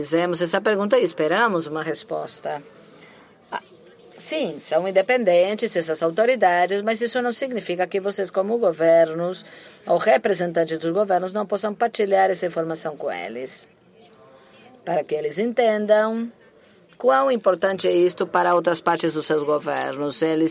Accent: Sweden; Eu sou sueco.

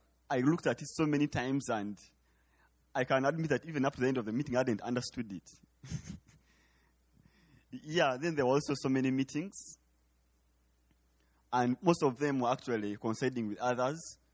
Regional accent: Uganda; from Uganda.

